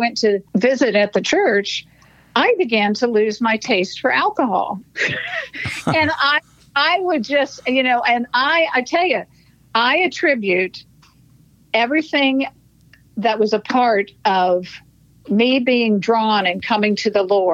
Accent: Columbus, Ohio, United States; now in Anderson, United States; So, of course, Randy was from Anderson, born and raised in Anderson, and I was Columbus, Ohio. So it's just about 3 hours apart.

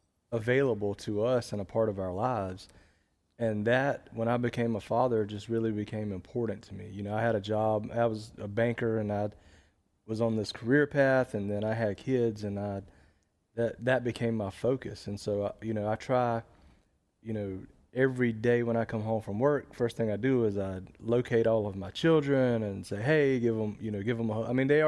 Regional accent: Hogeye, South Carolina, United States; Gladly, Lawrence. Matter of fact, my hometown was once featured on Hometown Salutes on Hee Haw.

